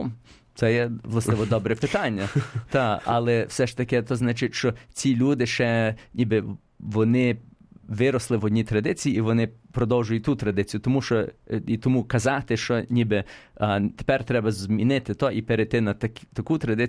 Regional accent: United States; я народився в Америці і там виростав

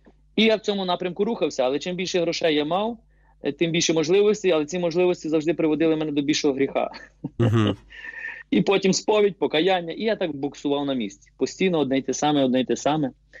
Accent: Ulychne, Lviv Oblast, Ukraine; Походжу з Галичини, Дрогобицький район, село Уличне. Це і моє рідне село, яке я дуже люблю. І Галичину дуже люблю.

